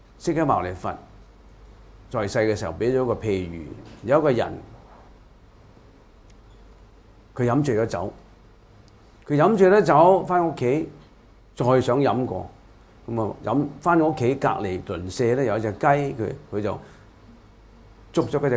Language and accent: Cantonese; China; 我哋中國人中意簡化噶嘛